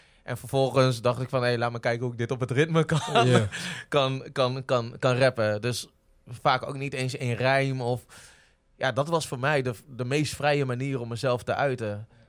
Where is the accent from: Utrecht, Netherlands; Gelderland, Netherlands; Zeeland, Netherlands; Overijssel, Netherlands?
Overijssel, Netherlands; Zwolle; Nou ja, het hielp ook dat ik uit Zwolle kwam.